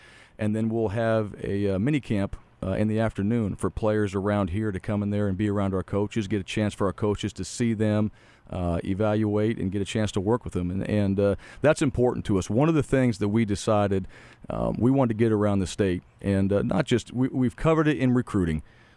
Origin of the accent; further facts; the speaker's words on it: Boise, Idaho, United States; I grew up in Boise, played at Boise State, understand that when you play in your home state, there's a lot of pride there.